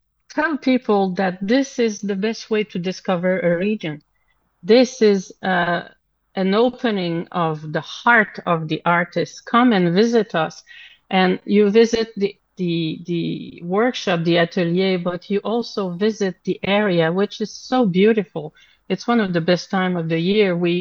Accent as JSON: {"language": "English", "region": "Quebec", "country": "Canada", "said": "So they're not somebody from Beaumont, and we're not somebody from Shefford Waterloo. We are from this square that is midway between Montreal"}